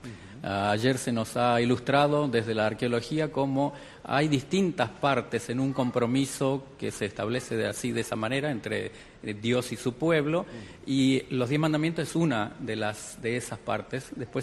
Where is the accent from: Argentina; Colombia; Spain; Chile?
Argentina; also born or lived in Mexico; now in Puerto Rico; Soy argentino. Desde hace un año estamos aquí en Puerto Rico, conociendo la Isla del Encanto, al servir al Seminario Teológico Adventista Interamericano. Y veníamos con mi esposa Silvia, veníamos desde México